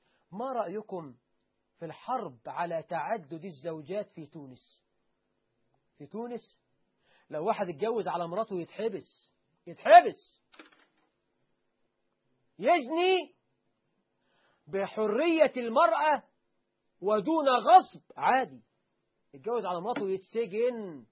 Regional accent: Egypt

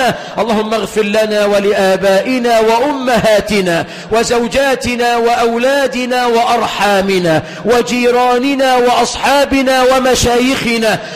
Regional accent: Egypt; واجعل بلدنا مصر

